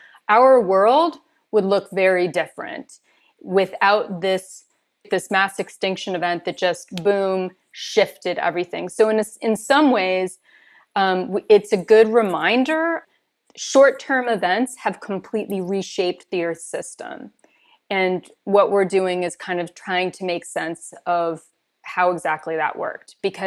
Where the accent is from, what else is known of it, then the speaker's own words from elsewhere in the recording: California, United States; And crows and ravens have been, where I grew up in California, have been expanding their range so enormously.